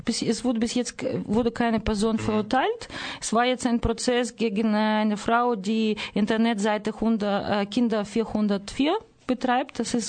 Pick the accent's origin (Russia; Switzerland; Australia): Russia; Das ist für mich als Russin eigentlich das ist aus dem Himmel